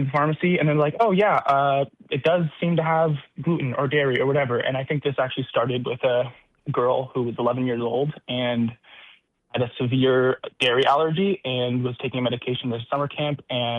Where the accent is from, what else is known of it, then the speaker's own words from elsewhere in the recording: San Diego, California, United States; I'm from San Diego.